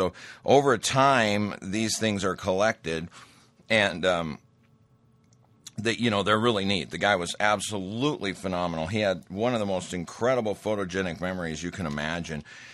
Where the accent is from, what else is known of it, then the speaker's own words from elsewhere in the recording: Great Falls, Montana, United States; I'm from Great Falls, Montana, originally.